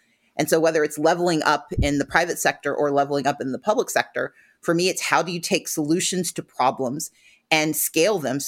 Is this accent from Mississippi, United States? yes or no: yes; Mississippi, United States; I grew up poor in Mississippi, which is the beginning of a blues song, I'm certain.